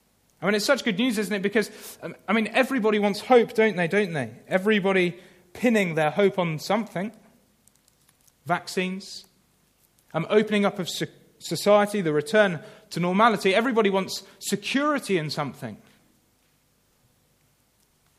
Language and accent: English; United Kingdom; Bit awkward being British queuing